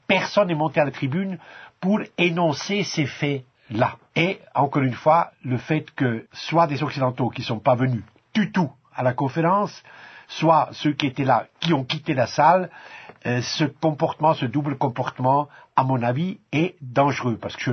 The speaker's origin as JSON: {"language": "French", "country": "Switzerland", "said": "je parle en tant qu'Européen, en tant que Suisse"}